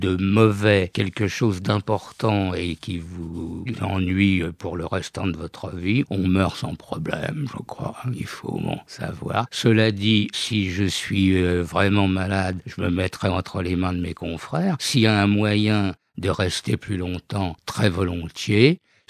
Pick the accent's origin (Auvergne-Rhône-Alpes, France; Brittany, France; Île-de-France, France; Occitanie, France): Île-de-France, France; Paris; Bon, moi je suis né à Paris, mais bon, voilà.